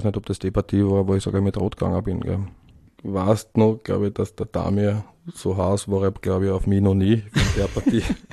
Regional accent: Vienna, Austria; als Wiener geht es da jetzt nicht so gut in der Steiermark, weil wir Wiener dort, warum auch immer, gell? Ja, nicht so die Sympathieträger sind.

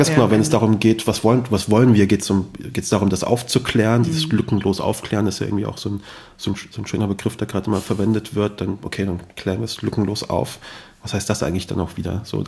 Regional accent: Kassel, Hesse, Germany; ich komme ja aus Kassel

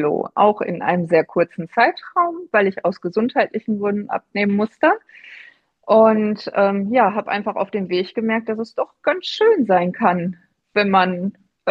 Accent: Bochum, North Rhine-Westphalia, Germany; bin 44 Jahre alt, komme aus dem wunderschönen Bochum

